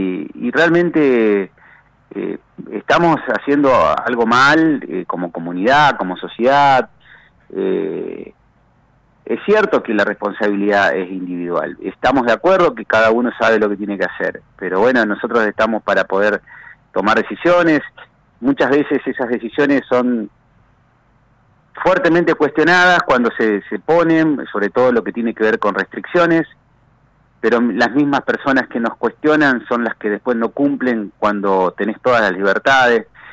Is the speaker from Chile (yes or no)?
yes; Freire, Araucanía, Chile; la vida de la localidad de Freire, hablo por mi pueblo, es totalmente normal.